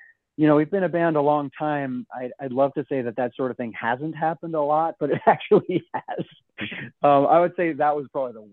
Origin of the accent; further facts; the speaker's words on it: Vermont, United States; I grew up in Vermont, so I definitely was a snowboarder and a skier.